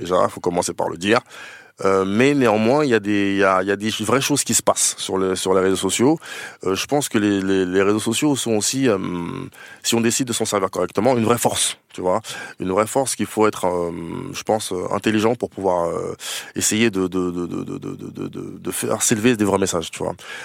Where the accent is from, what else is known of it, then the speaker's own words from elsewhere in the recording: Noisy-le-Grand, Île-de-France, France; À Noisy-le-Grand. Je suis né à Paris, mais j'ai grandi à Noisy-le-Grand.